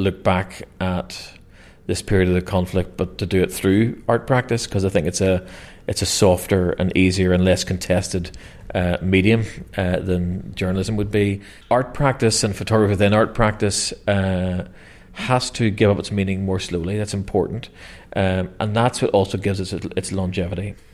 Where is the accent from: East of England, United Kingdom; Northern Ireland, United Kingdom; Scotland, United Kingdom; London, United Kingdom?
Northern Ireland, United Kingdom; Belfast; I grew up in Ballysillan, so this is the local park. This is a park we went to as children.